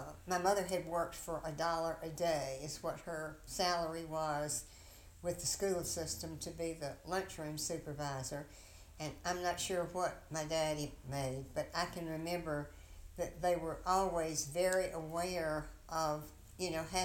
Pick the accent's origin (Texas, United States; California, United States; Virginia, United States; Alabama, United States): Alabama, United States; Jasper; born there; I was born in Jasper, Alabama.